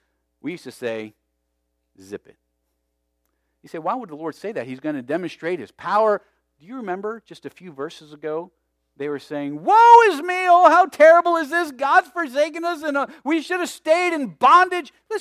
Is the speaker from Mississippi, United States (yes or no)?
no; Tucson, Arizona, United States; By the way, I grew up in Tucson, Arizona from the time I was about 9 to 17, and it was very dry there